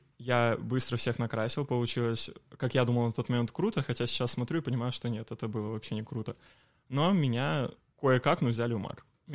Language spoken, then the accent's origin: Russian; Solikamsk, Perm Krai, Russia; now in Yekaterinburg, Russia; Я вообще родом из Соликамска, потом жил в Перми, и в Перми как раз начал этим заниматься, и затем я уже переехал сюда